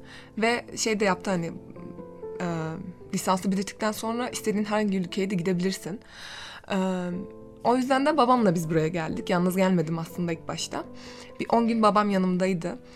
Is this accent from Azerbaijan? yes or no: yes; Baku, Azerbaijan; Turkish is a second language; also born or lived in Iran; Aslen İranlıyım ama 2 yaşımdan beri Azerbaycan'da yaşadım ve büyüdüm. Şu anda Orta Doğu Teknik Üniversitesi'nde Kimya Mühendisliği Fakültesi'nde okuyorum ve sonuncu sınıfım. Bakü'de de ilk birkaç senemi İran Okulu'nda okudum. Bakü'deki İran Okulu'nda.